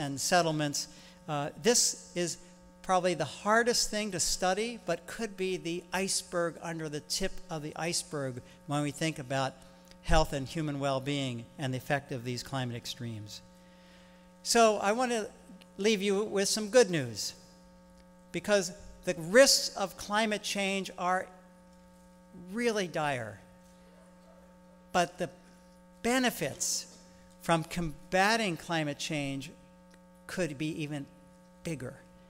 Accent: Baltimore, Maryland, United States; I'm from Baltimore originally, actually.

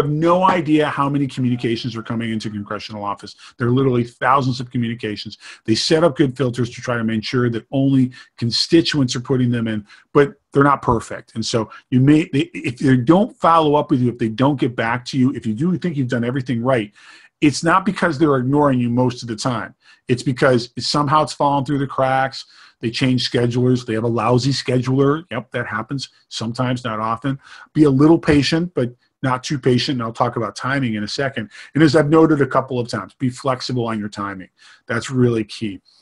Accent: New York, United States; take a look at the impact of climate change on Seneca Lake, and I'm using these examples because that's my hometown and where I'm from

